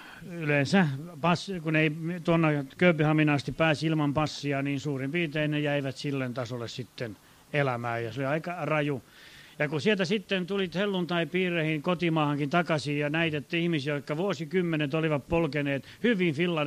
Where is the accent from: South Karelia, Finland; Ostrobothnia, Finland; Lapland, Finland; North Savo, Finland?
Ostrobothnia, Finland; Laihia; meillä Laihialta, mistä olen kotoisin